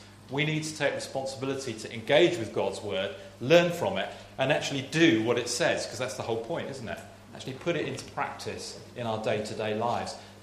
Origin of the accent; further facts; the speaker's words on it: United Kingdom; we feel we've got to work it out, and that's partly because we're British and we like to work things out ourselves.